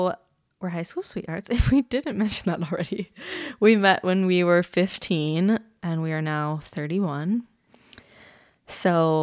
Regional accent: California, United States; We're from the Bay Area originally. We've been here about 6 years.

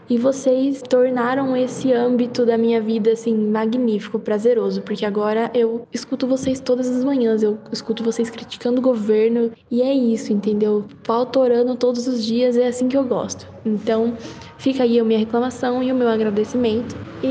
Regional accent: Campinas, São Paulo, Brazil; mesmo tendo apenas 18 aninhos. Sou aqui de Campinas

